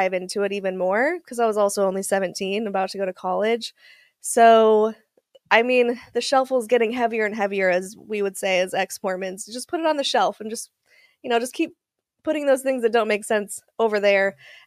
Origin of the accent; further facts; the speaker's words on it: Utah, United States; I was born and raised in Utah. So in the middle of all of the Mormons, yeah. Pretty much in the middle of nowhere. I wasn't even in Salt Lake. I was further north, closer to Idaho. So it was a very, very small town, is a small town.